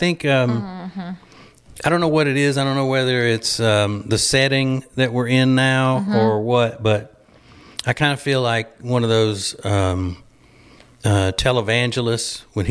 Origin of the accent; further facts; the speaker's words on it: Louisiana, United States; anytime they're showing a documentary type thing about Louisiana, it's never around where we were raised in Louisiana.